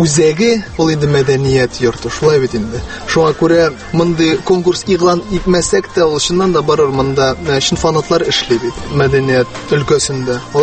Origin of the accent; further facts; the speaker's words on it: Aznakayevo, Tatarstan, Russia; Азнакай инде минем туган ягым, мин үзем сәхнә артында үскән кеше.